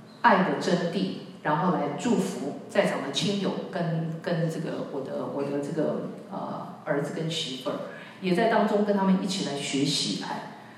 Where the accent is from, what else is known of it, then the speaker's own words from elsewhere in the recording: China; 很多的时候要求我们中国人那叫什么？